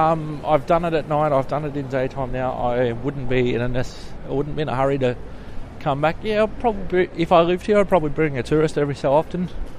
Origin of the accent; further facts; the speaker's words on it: New Orleans, Louisiana, United States; from Bourbon Street, New Orleans.